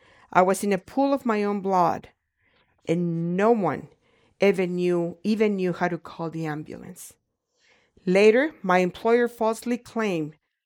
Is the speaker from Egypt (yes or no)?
no; Mexico; moved away as an adult; now in United States; I was born and raised in Mexico, the granddaughter of a Zapotec woman whose indigenous roots go back before the Spanish conquest. I first came to this country in my 20s